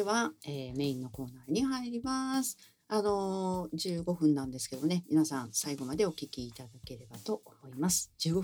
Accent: Koshigaya, Saitama, Japan; 私の地元の越谷市が一躍有名になりましてですね

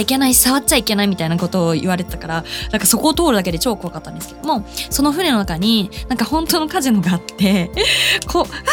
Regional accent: Saitama, Japan; 今年はぜひね、私の地元埼玉のコースをちょっと回りたいなとかって思ってて

